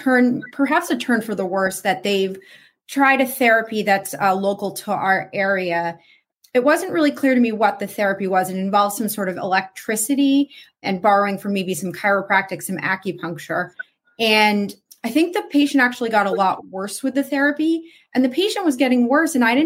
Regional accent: New York, United States; now in Boston, United States; So I grew up in the New York area. I live in the greater Boston area now, but New York really feels like home to me.

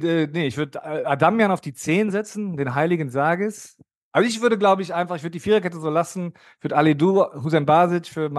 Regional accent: Cologne, North Rhine-Westphalia, Germany; Dann kann man wenigstens immer noch was irgendwie den Leverkusen dann als Kölner vorhalten

